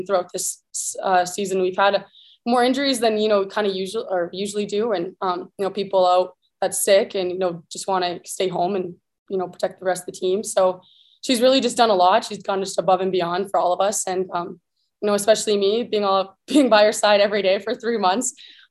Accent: Canada; with being Canadian, working in the United States isn't as easy as I thought it was going to be

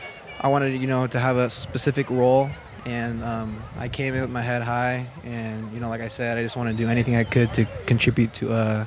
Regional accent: California, United States; I'm actually from California, so I'm used to, you know, hot weather and all that.

